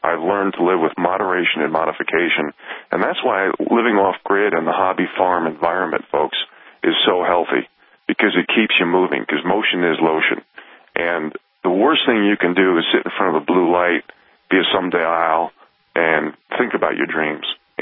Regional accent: New York City, New York, United States; I'm saying that because I came from the metropolitan area of New York City. Don't get me wrong. I love growing up in New York as a young person.

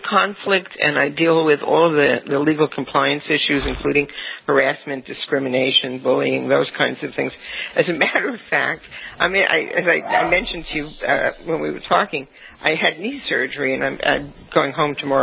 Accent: New York City, New York, United States; I grew up in New York City. I have an extensive business background from being a kid working in New York City.

